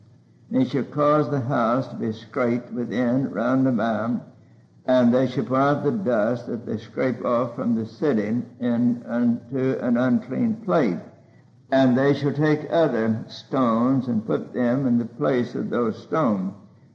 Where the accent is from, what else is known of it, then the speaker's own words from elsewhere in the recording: Pigeon Mountain, Arkansas, United States; born there; When I was born on Pigeon Mountain, North Arkansas, we were scared to death of pneumonia.